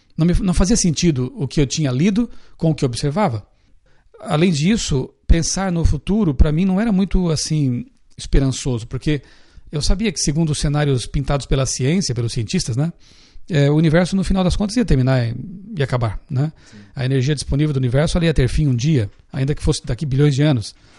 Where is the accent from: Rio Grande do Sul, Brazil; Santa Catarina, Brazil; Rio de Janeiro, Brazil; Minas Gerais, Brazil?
Santa Catarina, Brazil; Eu sou natural de Santa Catarina, lá no sul do Brasil.